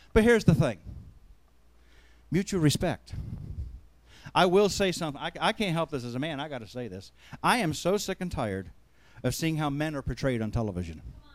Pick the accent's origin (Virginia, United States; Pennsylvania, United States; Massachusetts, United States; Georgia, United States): Pennsylvania, United States; Here I am from Pennsylvania, surrounded by New Jerseyites.